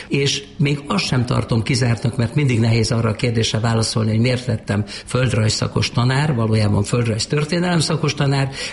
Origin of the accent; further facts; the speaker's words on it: Máza, Baranya, Hungary; Egy kis baranyai faluban, Mázán nőttem föl, de azt mondom, hogy még ez is egy kis túlzás, mert Mázán az erdőszélen laktunk. Ez a 60-as évek vége, 70-es évek eleje, amikor szüleimmel és hugommal egy szobakonyhában éltünk